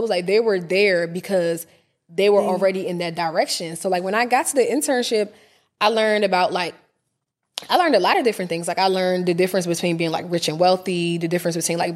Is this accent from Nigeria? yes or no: yes; Nigeria; as a Nigerian, we be hustling.